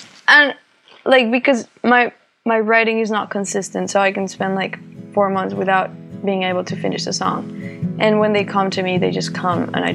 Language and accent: English; Colombia; moved away; I was raised in Colombia in a very close society.